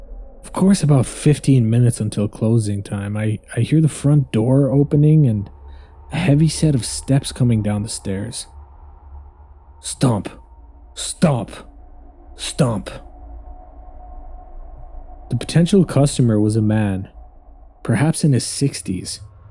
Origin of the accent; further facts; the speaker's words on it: Finland; English is a second language; I'm from Finland, so I apologize if my English is a bit clunky.